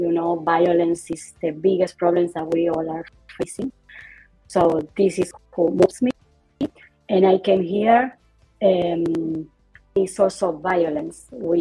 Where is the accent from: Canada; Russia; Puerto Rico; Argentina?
Argentina; moved away as an adult; now in San Francisco, United States; I am from Argentina. I am now living in San Francisco.